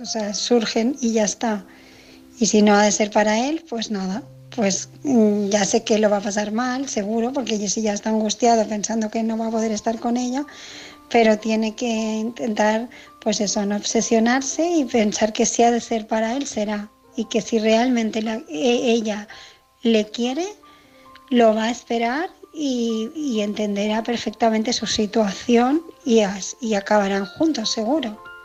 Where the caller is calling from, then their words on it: Barcelona, Catalonia, Spain; de Barcelona y era para opinar